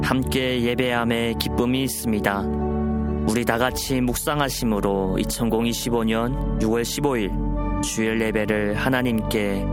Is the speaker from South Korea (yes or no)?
no; North Korea; 북조선 땅 가운데서도 그 땅의 어둠이 깊으면 깊을 때일수록 우리가 더욱더 빛 대신 하나님을 바라보고 일어나는 우리 고향 땅의 성도님들 되기를 간절히 바라봅니다.